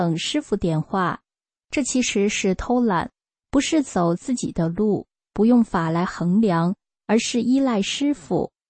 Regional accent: China; moved away; 我从中国来的时候带着很多执着和在中国养成的观念

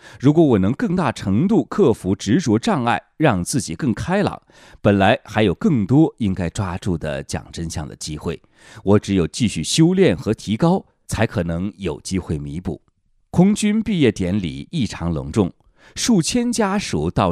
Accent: China; born there; 战友间常问的一个问题是你从哪里来的，我会告诉他我出生在中国

